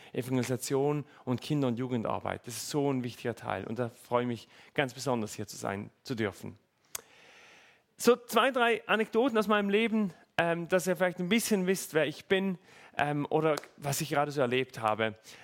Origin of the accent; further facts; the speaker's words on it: Thurgau, Switzerland; now in Thun, Switzerland; ich wohne momentan noch auf der anderen Seite vom Berg, auf der anderen Seite vom Tunnel, momentan noch in Thun. Ursprünglich bin ich aus dem Thurgau. Genau, also sonst hört man vielleicht auch immer noch.